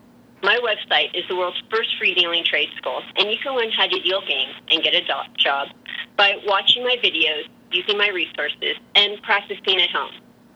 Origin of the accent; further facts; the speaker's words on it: Las Vegas, Nevada, United States; I'm from Las Vegas.